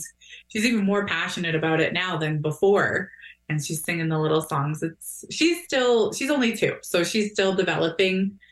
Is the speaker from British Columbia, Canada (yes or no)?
no; Fort Erie, Ontario, Canada; So I grew up here. I grew up in Fort Erie. I currently live away, but my family's still here, so I'm here often. That means I'm Mohawk. I'm of the Mohawk Nation.